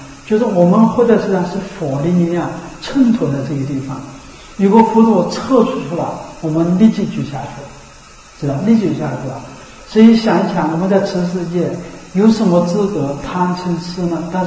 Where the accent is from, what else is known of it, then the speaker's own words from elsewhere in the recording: China; 那我说，我们中国人呢、啊，我们世界上所有人，正民主的人都是这样的。